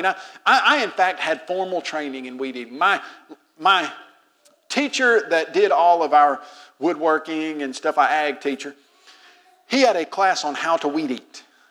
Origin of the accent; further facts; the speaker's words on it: Tennessee, United States; I grew up in the Lord's church. I was knocking doors at age 5 in East Tennessee.